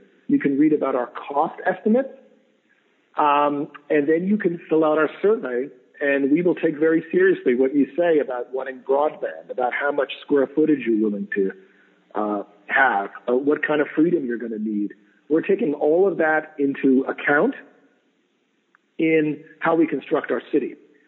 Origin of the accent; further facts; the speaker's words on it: Oakland, California, United States; It will probably be cheaper than what it costs to live in Manhattan or in my hometown of Oakland.